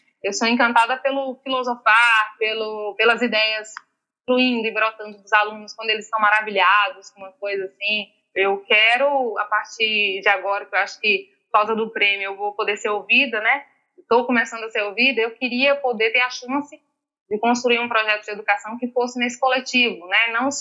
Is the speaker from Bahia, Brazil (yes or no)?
yes; Boninal, Bahia, Brazil; Porque eu sou de uma comunidade rural muito próxima dali. Eu sou da comunidade da Duas Passagens, que fica a cerca de 15 quilômetros da cidade de Boninal.